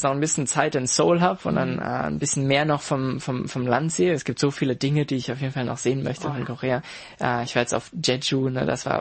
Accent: Mönchengladbach, North Rhine-Westphalia, Germany; Ich komme aus Mönchengladbach.

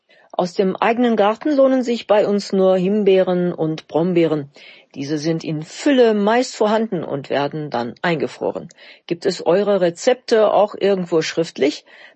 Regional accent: Gaziantep, Turkey; moved away; vergangene Woche war ich kurz in meiner Geburtsstadt Gaziantep. Ich war fast 10 Jahre nicht mehr in meiner Heimatstadt.

